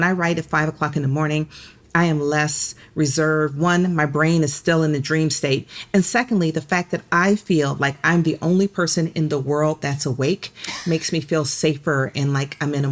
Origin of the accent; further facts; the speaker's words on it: Atlanta, Georgia, United States; Because the book is about growing up in Atlanta during the child murders